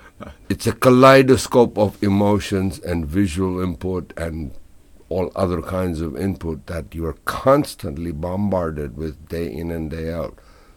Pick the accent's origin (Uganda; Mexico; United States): Uganda; Kampala, Central Region; Where I grew up in Uganda, the home address of where I lived in Kampala, in the capital city, was 8 Madras Gardens.